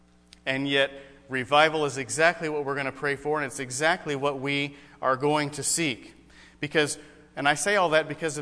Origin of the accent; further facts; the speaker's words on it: New Mexico, United States; Now, I grew up in New Mexico, and New Mexico highways look a lot like what's pictured here.